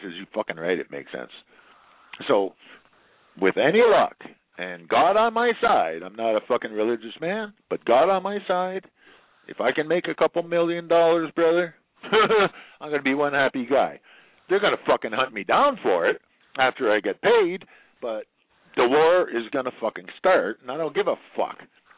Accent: Canada; because I'm a Canadian

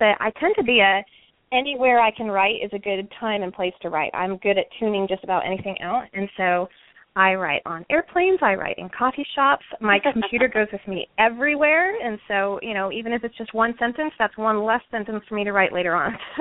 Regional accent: Texas, United States; And so, yeah, back in Texas and back in the Austin area. I grew up in Texas and went to Texas A&M.

